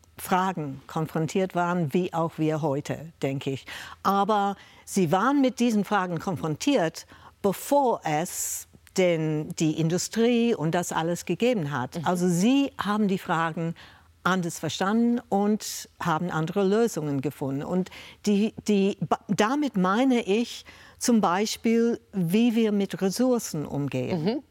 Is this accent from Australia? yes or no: yes; Australia; moved away as an adult; Weil die deutsche Geschichte mich schon immer fasziniert hatte, auch als Kind in Australien.